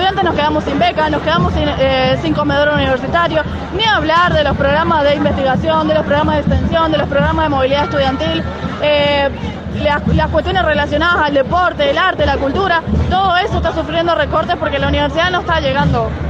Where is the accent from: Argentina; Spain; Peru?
Argentina; el derecho que tenemos como argentinos y argentinas a educarnos, a progresar y que eso lleve al crecimiento de nuestra provincia